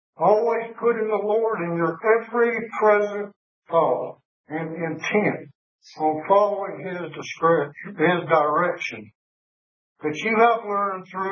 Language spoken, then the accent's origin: English; South Carolina, United States; from South Carolina.